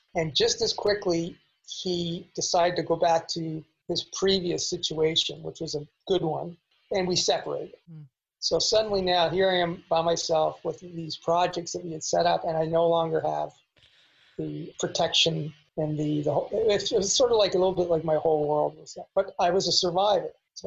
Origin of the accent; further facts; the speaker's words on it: Canada; now in Los Angeles, United States; And when I came to Los Angeles from Canada